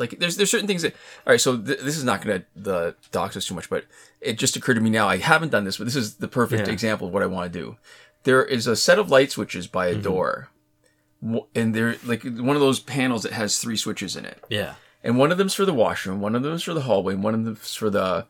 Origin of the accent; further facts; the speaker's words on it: Canada; we're not, clearly we're not you know, British, but we're Canadian.